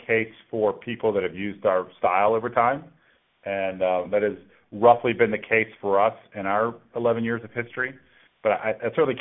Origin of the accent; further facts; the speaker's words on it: Alabama, United States; well, are you from the United States? And I said, yes. He said, where are you from? I said, Alabama.